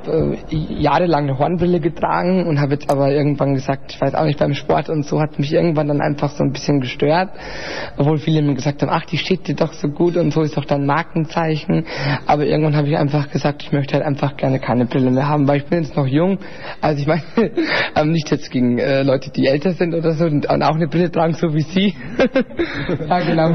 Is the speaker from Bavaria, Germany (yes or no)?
yes; Bavaria, Germany; Also … ist eine Hommage an meine Heimat, weil ich einfach ja gern ein Bayer bin.